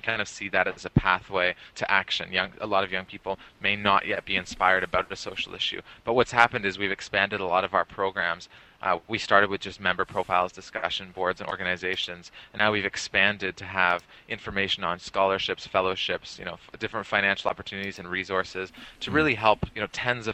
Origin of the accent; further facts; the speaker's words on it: Canada; I'm from Canada.